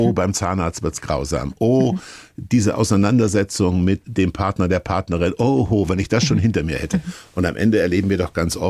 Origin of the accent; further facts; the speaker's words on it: Kassel, Hesse, Germany; born there; wie zum Beispiel Hamburg und Berlin oder meine Geburtsstadt Kassel.